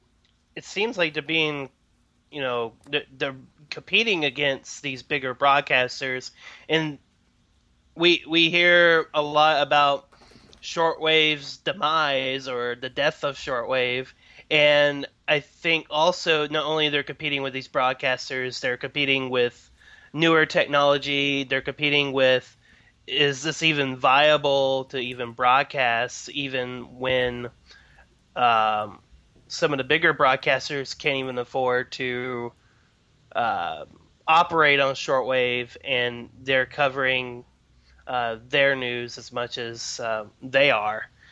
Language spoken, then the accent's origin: English; Millington, Tennessee, United States; at the local library in my hometown of Millington, Tennessee, which is not too far from Memphis.